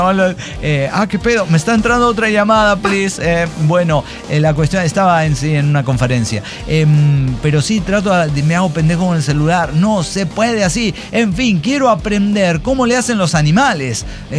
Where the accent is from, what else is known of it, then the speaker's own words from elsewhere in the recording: Mexico; es que soy mexicano